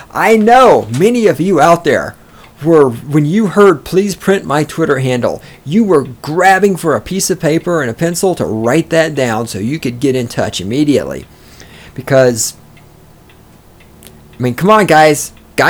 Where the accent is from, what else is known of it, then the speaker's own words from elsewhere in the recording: Weimar, Texas, United States; my hometown is a little place in Texas called Weimar. That's 2,000 people in it.